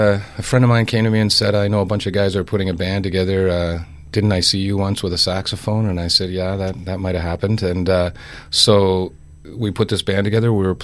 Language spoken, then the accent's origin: English; Burlington, Ontario, Canada; actually I grew up in Burlington, so I contacted